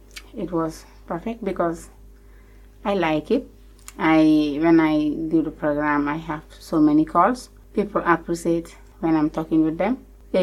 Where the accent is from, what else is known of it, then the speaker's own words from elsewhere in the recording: Gambia; I came from Gambia and I'm 37 years old now.